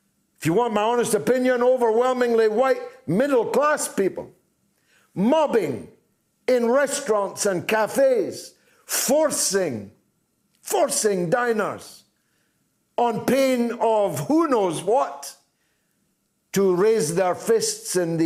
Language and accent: English; United Kingdom; Because I supported leaving the European Union, I'm a nativist. I'm a British nationalist. Because I believe in my own country, I'm called a racist.